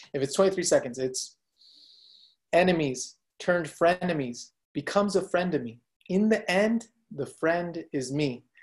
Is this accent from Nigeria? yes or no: no; San Francisco, California, United States; So I grew up in San Francisco for 17 years of my life.